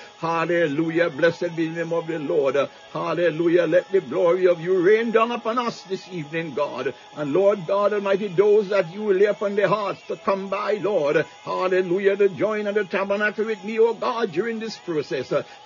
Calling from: Baltimore, Maryland, United States; I'm speaking from Baltimore, Maryland.

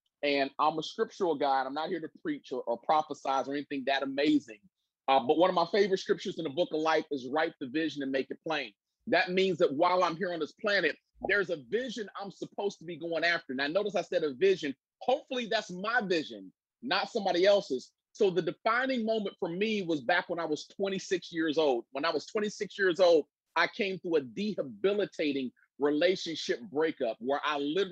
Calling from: Cincinnati, Ohio, United States; So you have me out of the United States. I'm calling in from Cincinnati, Ohio.

